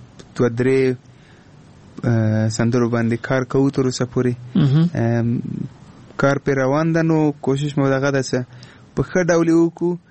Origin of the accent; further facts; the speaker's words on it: Afghanistan; ته د هندوستان یم نه زه افغان یم خو هندي ژبه ما زده کړې